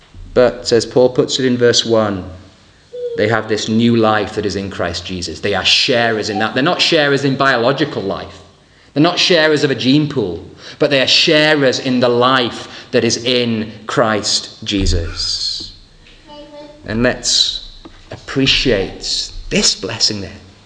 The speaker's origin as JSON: {"language": "English", "region": "England", "country": "United Kingdom", "said": "Or then we can, again, perhaps particularly as English folk, we can veer to the other extreme"}